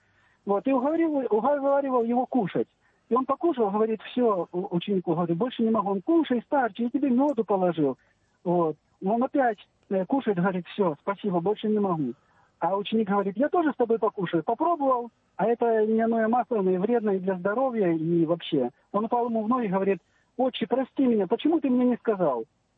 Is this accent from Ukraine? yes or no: yes; Ukraine; Добрый вечер, я с Украины.